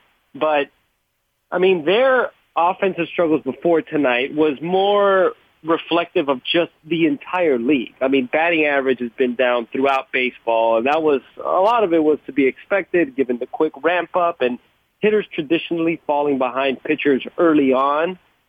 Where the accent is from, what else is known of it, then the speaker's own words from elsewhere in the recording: Miami, Florida, United States; I was born and raised in Miami.